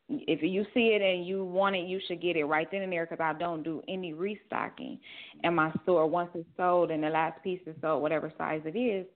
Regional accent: Ohio, United States; now in Atlanta, United States; because I'm from Ohio. I live in Atlanta.

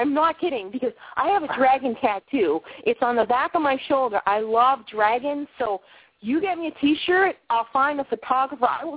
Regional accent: Boston, Massachusetts, United States; now in Maine, United States; I'm actually located in Maine, but I kind of screw everybody up of my accents, because I'm originally from Boston. But I moved up to Maine to do a couple of films

